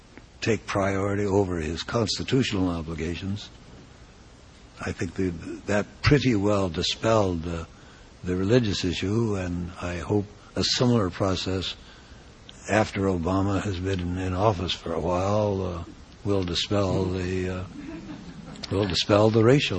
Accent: Nebraska, United States; But I'm from Nebraska, and we have a Republican Senator, Chuck Hagel, who's a great internationalist. I'm from the Midwest

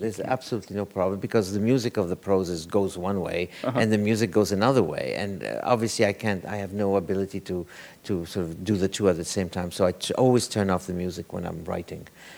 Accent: Egypt; I have transposed everything about that I loved about Egypt, that I grew up with in Egypt

